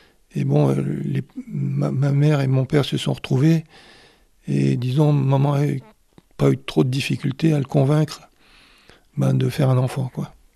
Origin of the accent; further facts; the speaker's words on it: Paris, Île-de-France, France; born there; je suis né à Paris, Paris 14e, plus précisément à la clinique Baudeloc, qui était vraiment une usine à enfants à l'époque.